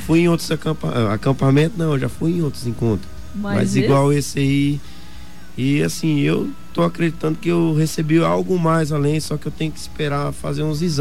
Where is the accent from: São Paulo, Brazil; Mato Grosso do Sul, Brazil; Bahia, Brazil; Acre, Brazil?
Mato Grosso do Sul, Brazil; Dourados; Eu sou daqui de Dourados. Tá. Daqui de Dourados.